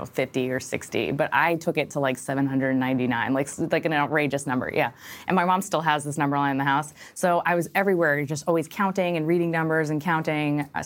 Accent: Rockaway, New York, United States; Sure, I grew up in Rockaway in Queens.

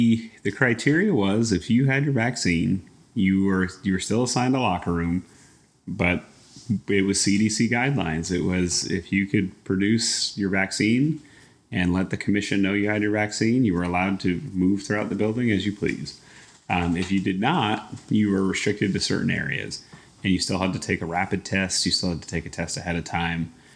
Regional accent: Allentown, Pennsylvania, United States; they made sure to let the people know I was from Allentown and let the people know I was with Ring of Honor.

